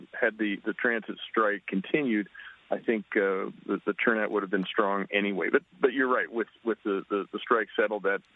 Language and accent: English; Pennsylvania, United States; Yeah, I voted this morning in my hometown in York County, and I'm on my way right now to Philadelphia